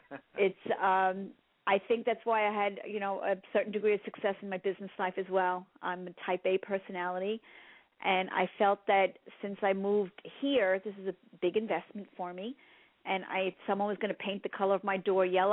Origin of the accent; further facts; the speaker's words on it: Dyker Heights, New York, United States; Okay, I was born and raised in Dyker Heights and moved to Bay Ridge 19 years ago